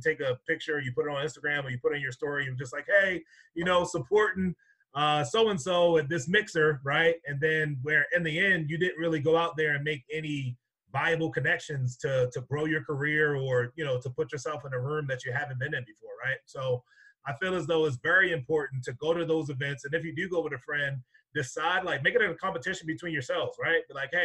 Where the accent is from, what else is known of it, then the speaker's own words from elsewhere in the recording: Baltimore, Maryland, United States; also born or lived in Rhode Island / Georgia; now in Binghamton, United States; Like I said, I was born and raised in Baltimore, had the opportunity to live in Rhode Island for 4 years, and then I moved down to Georgia.